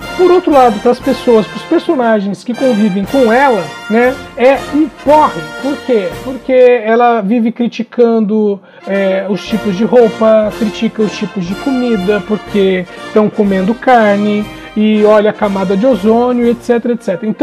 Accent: Brazil; Lógico, a gente aqui, enquanto brasileiro, falando disso.

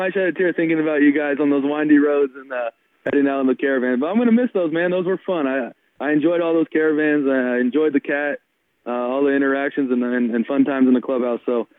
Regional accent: San Diego, California, United States; run out every single day in San Diego and play in front of my hometown, you know, friends, family

